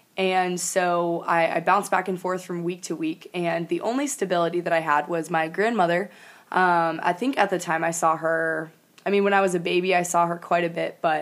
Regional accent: Florida, United States; I grew up in Florida

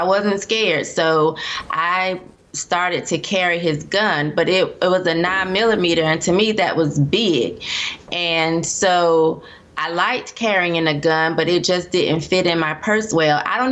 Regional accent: Durham, North Carolina, United States; Okay, so I was raised in Durham, North Carolina.

